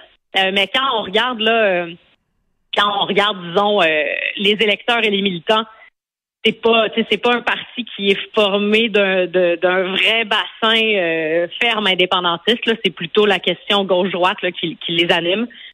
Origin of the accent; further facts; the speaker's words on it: Montreal, Quebec, Canada; j'habite à Montréal, où j'ai grandi dans Maurice-Richard.